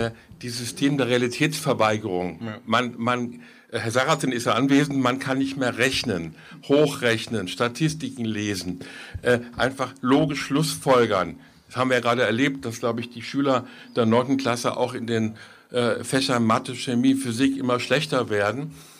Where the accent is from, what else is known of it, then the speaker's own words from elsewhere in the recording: Frankfurt, Hesse, Germany; Und ich bin ja gebürtiger Frankfurter im fortgeschrittenen Alter.